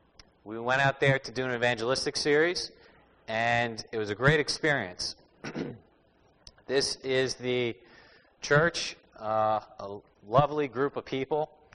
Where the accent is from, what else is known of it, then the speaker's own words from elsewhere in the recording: New Jersey, United States; I'm from New Jersey, which is called the Garden State.